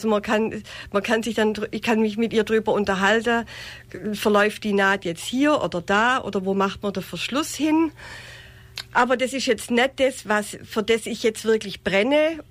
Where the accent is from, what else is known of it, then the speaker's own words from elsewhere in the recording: Neu-Ulm, Bavaria, Germany; ich bin in Neu-Ulm geboren und aufgewachsen und war schon als Kind häufig im Theater